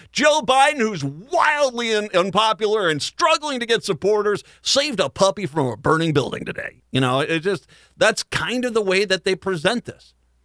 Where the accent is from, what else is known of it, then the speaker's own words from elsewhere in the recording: Scotland, United Kingdom; I'm Scottish. I've already veered off course.